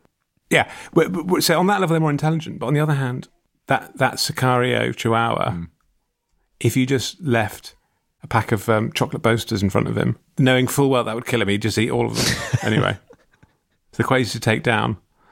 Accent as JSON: {"language": "English", "region": "London", "country": "United Kingdom", "said": "as a Londoner"}